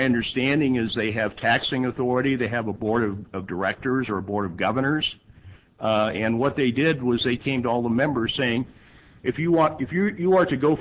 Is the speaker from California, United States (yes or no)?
yes; California, United States; I'm from California, I'm not from Colorado